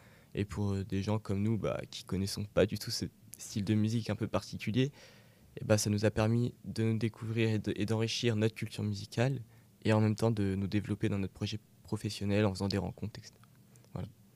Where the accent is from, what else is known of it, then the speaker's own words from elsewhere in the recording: France; Alors chez nous en France